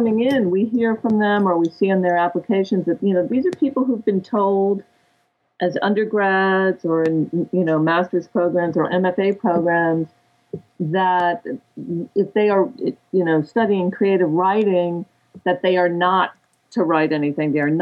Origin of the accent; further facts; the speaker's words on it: New York, United States; also born or lived in San Diego; But no, I grew up in New York. I'm actually a native Californian. I was born in San Diego, but my family moved back east. My dad is from New York. My mother's from South Texas. So I pretty much grew up in New York